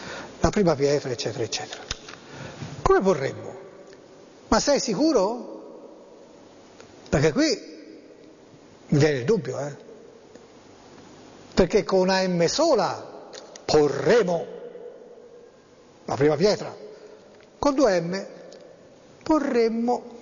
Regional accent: Tuscany, Italy; però insomma io sono toscano, ecco, e mi conoscono in Toscana.

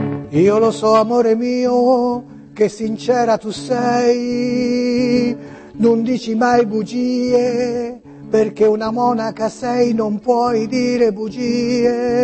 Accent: Tuscany, Italy; Ora, ragazzi, siamo in Toscana, questa è Toscana TV, io sono toscano

